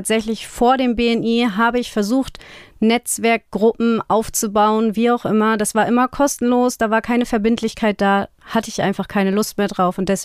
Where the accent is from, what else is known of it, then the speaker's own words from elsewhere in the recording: Schleswig-Holstein, Germany; also born or lived in Langenhorn; now in Flensburg, Germany; Ganz ursprünglich komme ich sogar aus Dithmarschen.